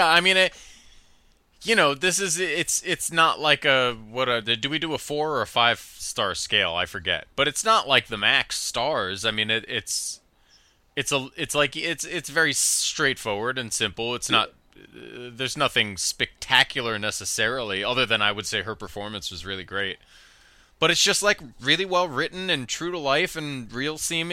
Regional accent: Chicago, Illinois, United States; We're seamlessly moving from Brittany Runs a Marathon to your trip to my hometown to see music.

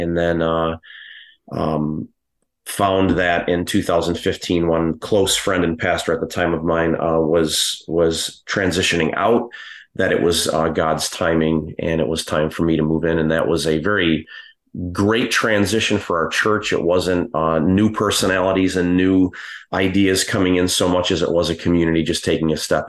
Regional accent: Eustis, Florida, United States; born there; Yeah. So I would say that, I was actually born in Eustis, Florida.

